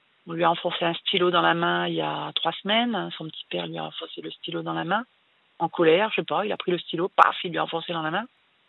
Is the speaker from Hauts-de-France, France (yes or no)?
yes; Hauts-de-France, France; Moi, je suis du nord de la France, hein. Je suis une ch'ti.